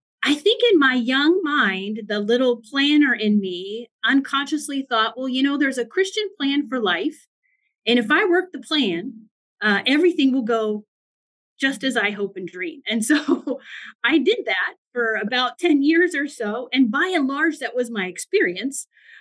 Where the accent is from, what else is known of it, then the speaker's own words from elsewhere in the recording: Kansas, United States; I grew up in South Central Kansas in a very small town.